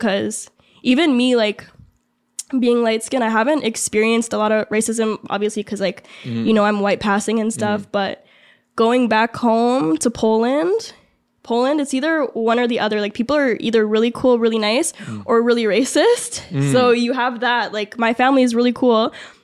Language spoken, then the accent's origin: English; Mississauga, Ontario, Canada; I would say no. Mississauga